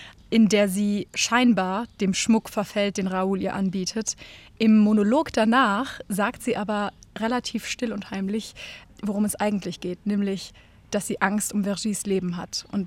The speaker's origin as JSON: {"language": "German", "town": "Mainz", "region": "Rhineland-Palatinate", "country": "Germany", "moved": "as an adult", "lives_now": "Berlin, Germany", "said": "Ich komme aus Mainz ursprünglich, bin zum Studium nach Berlin gegangen, habe dort Bachelor und Master studiert"}